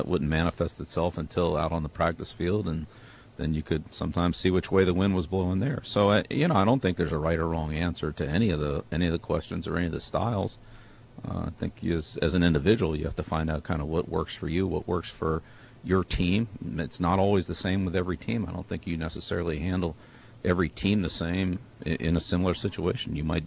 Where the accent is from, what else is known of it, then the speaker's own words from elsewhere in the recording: Annapolis, Maryland, United States; I grew up in Annapolis with the Navy coaches.